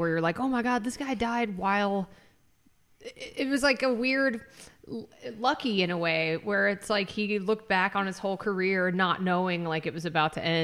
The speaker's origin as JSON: {"language": "English", "country": "United States", "accent": "American", "said": "because I am an American with an American accent"}